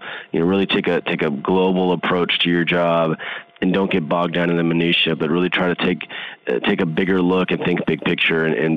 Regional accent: Houston, Texas, United States; I was offered a full-time position in my hometown of Houston, Texas, that I just couldn't turn down.

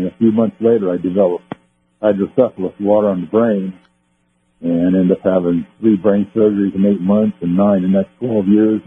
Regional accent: Stockton, California, United States; I played on the very first TV Pop Warner team Stockton ever had, the West Stockton Bear Cubs.

